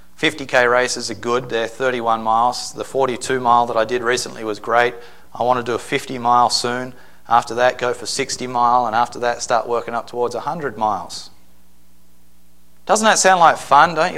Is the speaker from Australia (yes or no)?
yes; Australia; I'm from Australia and you're not, so...